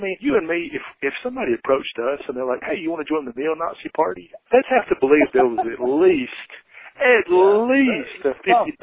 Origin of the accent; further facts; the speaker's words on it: Alabama, United States; now in New York, United States; Growing up in Alabama, you always think, people always think that, like, the Ku Klux Klan's everywhere.